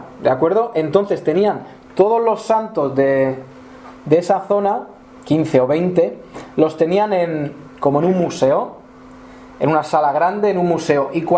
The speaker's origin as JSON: {"language": "Spanish", "region": "Valencian Community", "country": "Spain", "said": "Yo estuve trabajando allá en mi tierra. Hay una zona que son muchos pueblos, se llama la Vega Baja. Es como un sitio así llanito. Y son muchos pueblos."}